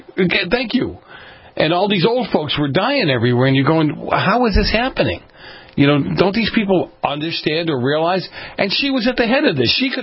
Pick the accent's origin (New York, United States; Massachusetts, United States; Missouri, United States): Massachusetts, United States; Boston; I grew up in Boston, the north end of Boston.